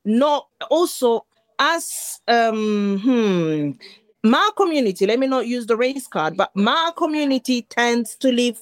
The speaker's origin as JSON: {"language": "English", "country": "Burundi", "lives_now": "United Kingdom", "said": "I was an immigrant from Burundi to the UK."}